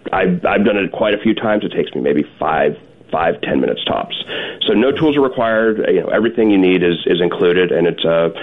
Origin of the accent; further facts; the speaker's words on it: Chicago, Illinois, United States; I'm from Chicago, where it gets very cold.